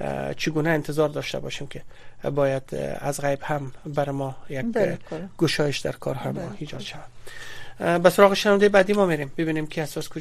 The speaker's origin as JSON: {"language": "Persian", "country": "Afghanistan", "said": "به عنوان یک افغان، به عنوان یک مسلمان، به عنوان یک کسی که در اون منطقه زندگی میکنه"}